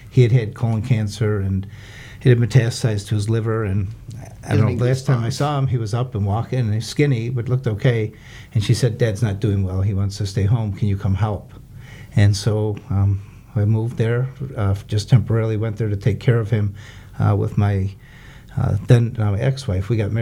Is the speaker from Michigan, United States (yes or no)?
yes; Detroit, Michigan, United States; So I grew up in Detroit, Michigan, and like a lot of people in Detroit, I was in the automotive field, mechanic